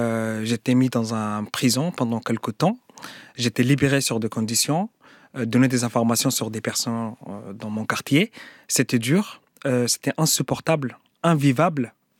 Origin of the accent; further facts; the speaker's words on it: Sudan; moved away; quand j'ai quitté le Soudan, j'avais pas le choix. Et le seul choix, c'était de partir en fait, d'arriver ici en Europe.